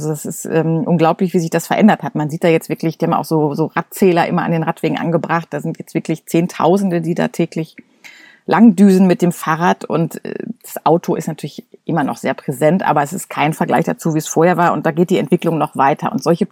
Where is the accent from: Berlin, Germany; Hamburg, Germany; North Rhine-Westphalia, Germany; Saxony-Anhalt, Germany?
North Rhine-Westphalia, Germany; Ich komme aus dem Ruhrgebiet